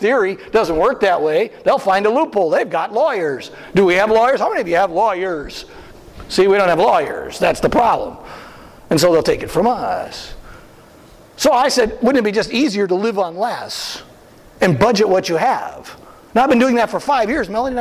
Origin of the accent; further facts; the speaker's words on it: Midwest, United States; I'm from the Midwest, okay? Sometimes those little Midwesternisms, they sneak in.